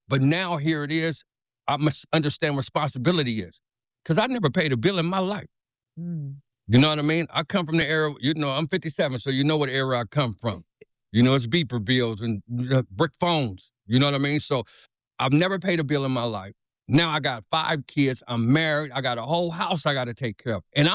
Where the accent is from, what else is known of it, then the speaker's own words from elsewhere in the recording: California, United States; I had never been to this part of Northern California. I'm from the Bay Area.